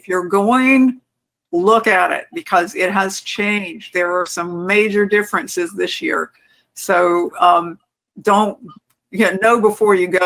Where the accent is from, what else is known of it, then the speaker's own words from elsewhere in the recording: Phoenix, Arizona, United States; photo on one of my voyages into and out of Phoenix Sky Harbor, because I think I happen to be partial to my hometown tower.